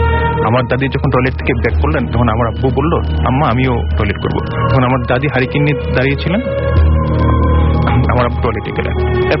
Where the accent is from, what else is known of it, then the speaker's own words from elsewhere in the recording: Muradnagar, Chittagong Division, Bangladesh; আমাদের গ্রামের বাড়ি হচ্ছে কুমিল্লার মুরাদনগর থানাতে।